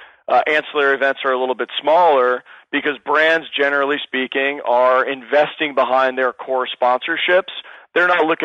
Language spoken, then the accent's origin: English; Sacramento, California, United States; Yeah, well, and that's my my hometown city almost. I was born and raised in Sacramento.